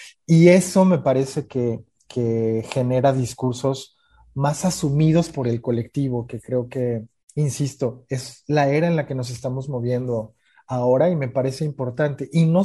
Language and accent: Spanish; Nayarit, Mexico; Mira, yo soy de Nayarit, ¿no? Y mi segunda tierra siempre fue Jalisco y Guadalajara. Toda mi familia está repartida en esas dos zonas.